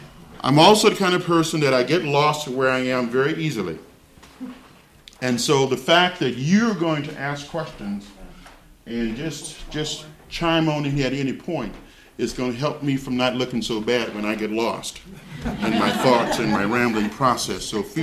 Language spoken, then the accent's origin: English; New Orleans, Louisiana, United States; moved away as an adult; now in Washington, United States; I'm basically from New Orleans, Louisiana. I was born there, lived there for 24 years, and was uprooted by the military and transplanted in Washington State